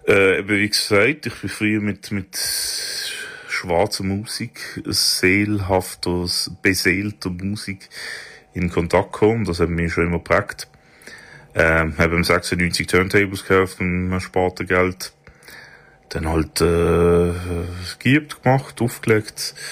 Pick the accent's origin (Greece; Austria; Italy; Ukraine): Italy; Southern Italy; now in Germany; ich bin Italiener aus dem Süden